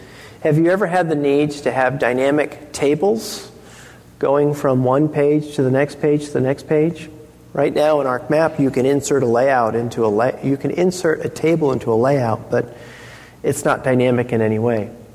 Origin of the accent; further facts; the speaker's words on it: Olympia, Washington, United States; I'm from Olympia, Washington. Jeff is in Redlands, California.